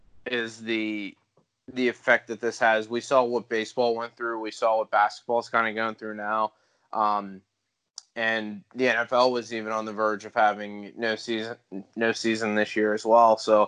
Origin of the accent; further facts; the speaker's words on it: United States; And I mean, as an American, I'm pretty excited about it too